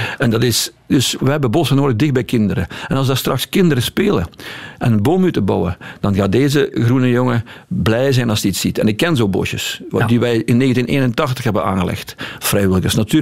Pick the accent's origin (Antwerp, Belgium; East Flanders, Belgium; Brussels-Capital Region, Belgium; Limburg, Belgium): Limburg, Belgium; Bilzen; de gemeente Bilzen, mijn heimat, hè, of mijn, ik kom vlak uit Aldebiezen, uit de buurt daar.